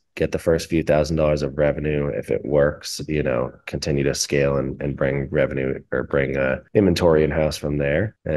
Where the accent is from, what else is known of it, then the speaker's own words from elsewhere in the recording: Massachusetts, United States; also born or lived in Florida / Denver; I've hopped around a bit the past few years. I've lived in Florida. I'm originally from Massachusetts, lived in Denver for a while